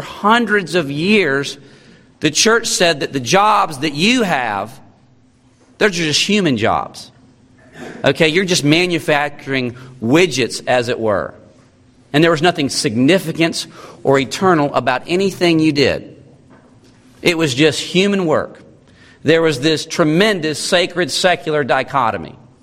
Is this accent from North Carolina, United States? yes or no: yes; North Carolina, United States; I'm from North Carolina, I don't know all my Texas geography.